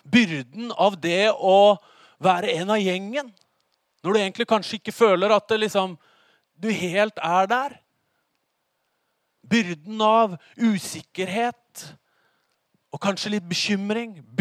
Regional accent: Oslo, Norway; Jeg vokste opp i Oslo.

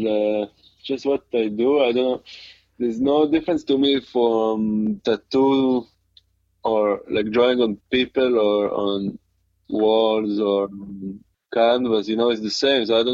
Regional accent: Jerusalem, Jerusalem District, Israel; In Jerusalem.

